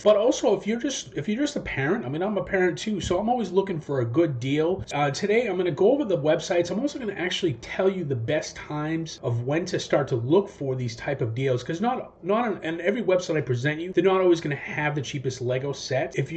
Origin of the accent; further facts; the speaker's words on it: United States; But I am from the United States, if you guys don't know.